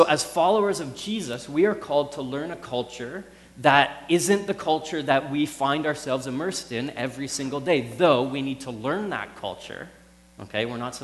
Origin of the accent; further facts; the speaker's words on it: Canada; now in United States; and then I moved to the States. Because, like, I'm Canadian. I grew up playing hockey.